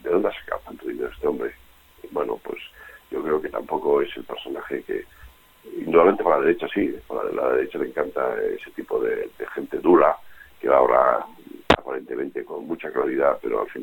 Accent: Basque Country, Spain; la marca España en este momento nos perjudica como vascos, ¿no?

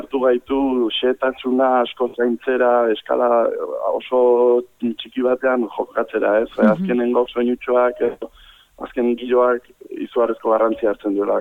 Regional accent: Basque Country, Spain; Euskalduna gara eta Euskaraz egiten dugu

